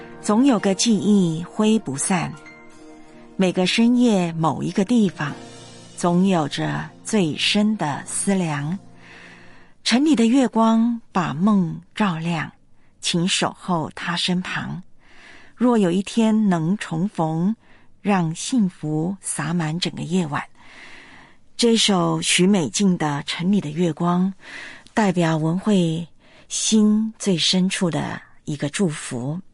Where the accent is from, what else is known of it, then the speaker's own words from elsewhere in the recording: Taiwan; 我们心中都有自己的故乡，就是你我来的地方。我的故乡在台湾